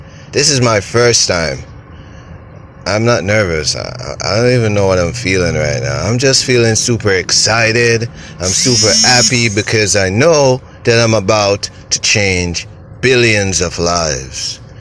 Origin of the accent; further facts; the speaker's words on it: Jamaica; You know, I'm from Jamaica, right? And I was born in a place where every day I hear gunshots.